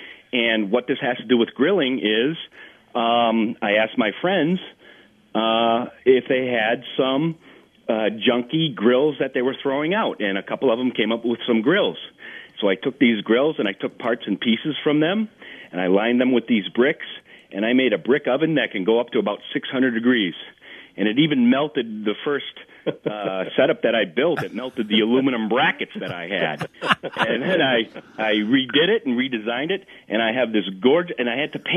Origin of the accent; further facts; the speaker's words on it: Boston, Massachusetts, United States; moved away; And I'm originally from Boston. We love pizza, and we moved out to Wisconsin.